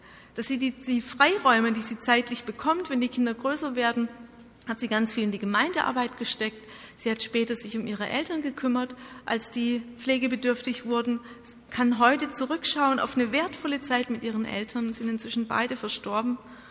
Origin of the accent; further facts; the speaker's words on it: Baden-Württemberg, Germany; Ich bin in Baden-Württemberg groß geworden